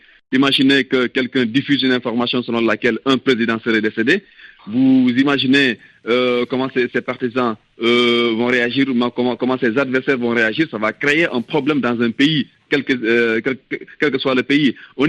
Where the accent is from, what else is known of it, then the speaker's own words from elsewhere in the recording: Senegal; Moi, en tant que Sénégalais